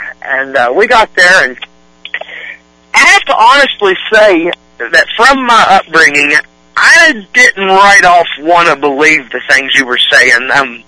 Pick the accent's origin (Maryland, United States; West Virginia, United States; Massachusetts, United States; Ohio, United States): West Virginia, United States; Beckley; I'm 34 years old. I grew up in Beckley, West Virginia, and I was raised by my mom and my grandma.